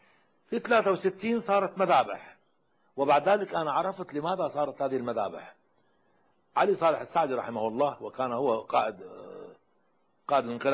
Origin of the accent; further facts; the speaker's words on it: Iraq; اي وما كنت شيوعيا ولا كنت بعثيا عمري كله، انا عراقي ظليت عراقي.